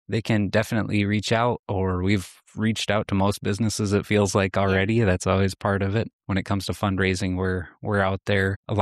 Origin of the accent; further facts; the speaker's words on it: Michigan, United States; a lot of the time I tell people I'm from Michigan and they say, "Oh, I have a cousin in Detroit." Well, that's 10 to 12 hours away from where I'm from.